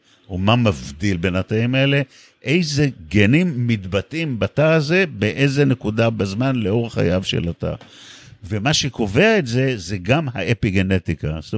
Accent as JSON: {"language": "Hebrew", "town": "Tel Aviv", "region": "Tel Aviv District", "country": "Israel", "tie": "born or raised there", "said": "כשאני גדלתי בתל אביב, בשנות ה-60 וה-70"}